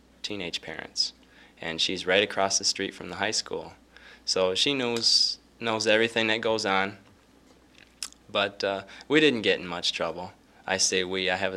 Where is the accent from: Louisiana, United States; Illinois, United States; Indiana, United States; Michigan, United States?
Michigan, United States; Rives Junction; I'm from Rives Junction, Michigan, a very small town just north of Jackson.